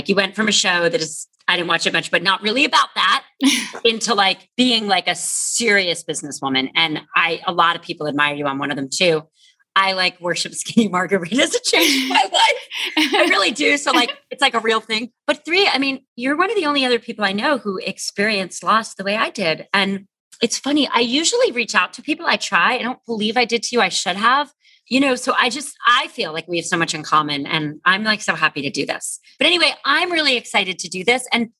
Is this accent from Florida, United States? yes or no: yes; North Miami Beach, Florida, United States; So I grew up in North Miami Beach, Florida, you know, a suburb.